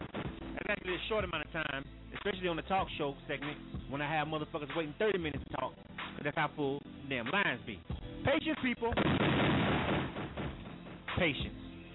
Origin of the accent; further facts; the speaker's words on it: the South, United States; Cause you know we stationed in the A. I'm from the South or whatever.